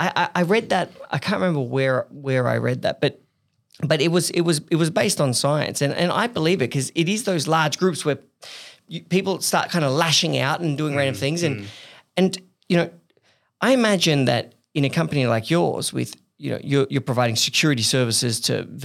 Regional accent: Paris, Île-de-France, France; You know, I went to Paris, like, I grew up in Paris.

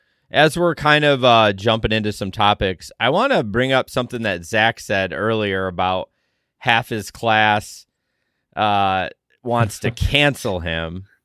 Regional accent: Michigan, United States; oh my gosh, I'm so nasally. I'm from Michigan.

